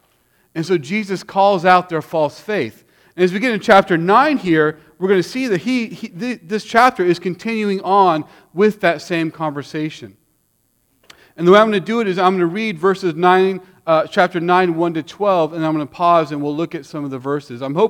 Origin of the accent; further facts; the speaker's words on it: Houston, Texas, United States; I'm from Houston originally, and I'm actually ordained in the PCA.